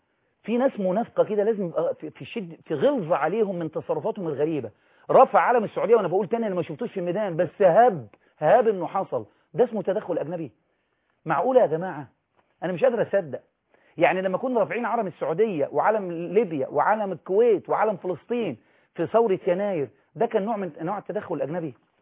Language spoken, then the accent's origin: Arabic; Egypt; وانا مصري مسلم عايش في مصر